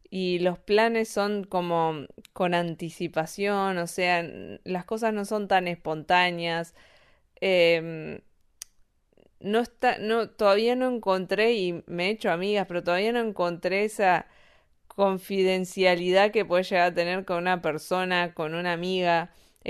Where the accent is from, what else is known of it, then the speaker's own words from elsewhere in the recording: Argentina; also born or lived in Granada / Andorra; now in Innsbruck, Austria; somos de Argentina y emigramos a España hace como en el 2016 y estuvimos viviendo en Granada, España, después nos fuimos a Andorra, después volvimos a España y ahora estamos en Innsbruck, Austria.